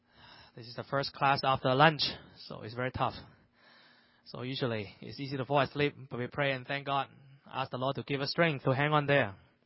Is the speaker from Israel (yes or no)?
no; Vancouver, British Columbia, Canada; I'm from Canada, Vancouver, Canada. It's a nice place.